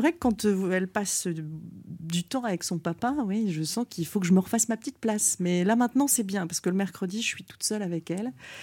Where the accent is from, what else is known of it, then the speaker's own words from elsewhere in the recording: Locmariaquer, Brittany, France; also born or lived in Rennes; Alors je suis née à Rennes, mais je suis arrivée à Locmariaquère, qui est à l'entrée du golfe du Morbihan quand j'avais quelques mois. Donc j'y ai vraiment passé toute mon enfance.